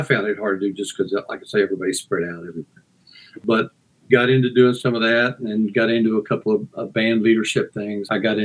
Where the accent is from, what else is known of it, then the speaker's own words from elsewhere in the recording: Texas, United States; Well, I grew up in Texas, and of course, Texas is its own nation. But yeah, I grew up there and, you know, grew up in the country and drove tractors, baled hay, and did all this stuff.